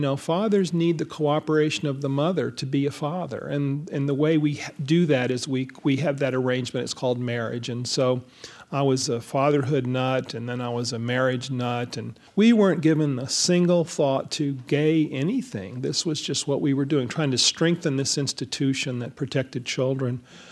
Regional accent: the South, United States; I was born in 1955, you know, so the big thing for me was the civil rights movement, you know, growing up in the South.

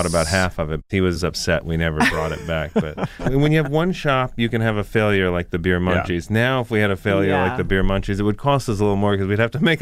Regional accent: Florida, United States; And I grew up in South Florida. I mean, we went to Disney all the time as a kid.

